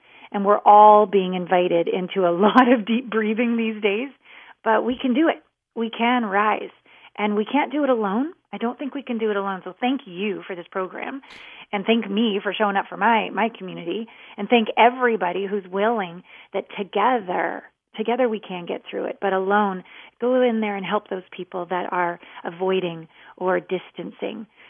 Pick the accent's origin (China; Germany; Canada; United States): Canada; I'm a Canadian.